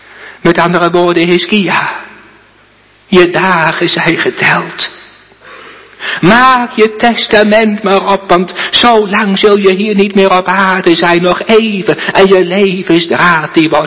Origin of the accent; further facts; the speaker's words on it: Oosterwolde, Friesland, Netherlands; born there; toen ik een zondag in Oosterwolde voorging, mijn geboorteplaats.